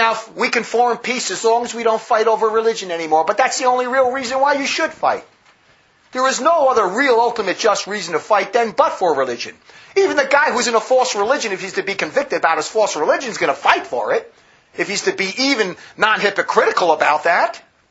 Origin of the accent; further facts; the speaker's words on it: Newark, New Jersey, United States; As a child, that's what I grew up on in the Our Lady of Good Counsel Church in Newark, New Jersey.